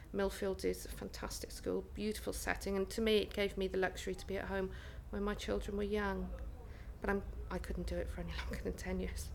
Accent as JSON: {"language": "English", "town": "Glastonbury", "region": "South West England", "country": "United Kingdom", "said": "Even though I come from Glastonbury, I don't juggle, I don't wear a funny felt hat, and I don't drink special brew."}